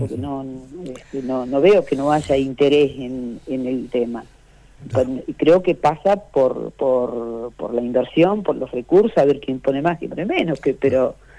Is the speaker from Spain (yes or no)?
no; Cutral Có, Neuquén, Argentina; moved away; Yo vengo de la ciudad de Cutralcón, donde no tenemos río. Por supuesto que hace muchos años que no vivo allá, pero voy todo el tiempo